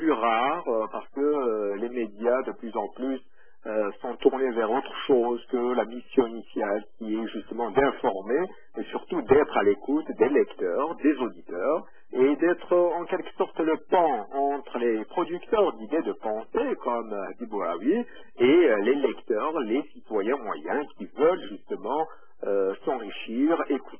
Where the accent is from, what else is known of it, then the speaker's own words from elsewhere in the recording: Kabylie, Algeria; also born or lived in France; now in Canada; je vis au Canada depuis quelques années, donc j'ai vécu en France, en Afrique du Nord, en Algérie, où je suis né, en Kabylie plus exactement